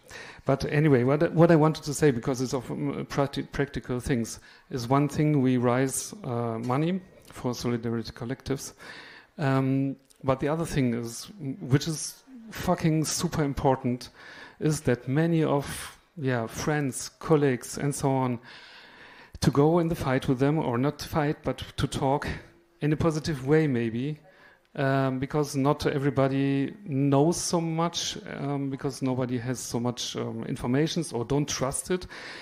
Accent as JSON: {"language": "English", "region": "western Germany", "country": "Germany", "said": "I come from Western Germany and half French also"}